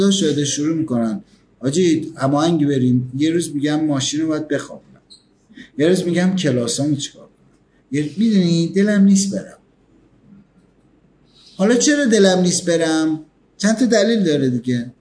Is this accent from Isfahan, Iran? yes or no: no; Tehran, Tehran Province, Iran; مثلا شما کردستانید، ما تهرانیم،